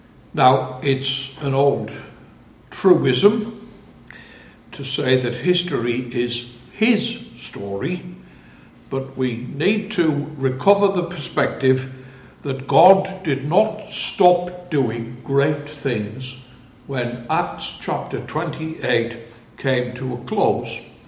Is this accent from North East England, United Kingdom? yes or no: yes; Sunderland, North East England, United Kingdom; I come from Sunderland in the northeast of England. And if you're wondering at why my accent is rather strange for these parts, that is the reason why.